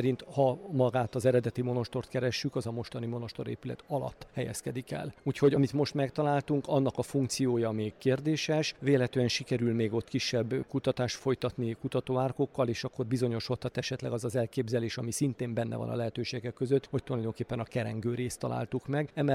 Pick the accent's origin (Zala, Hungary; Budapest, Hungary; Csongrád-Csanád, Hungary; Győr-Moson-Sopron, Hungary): Győr-Moson-Sopron, Hungary; Sopron; born there; az én szülővárosomra Sopronra gondolok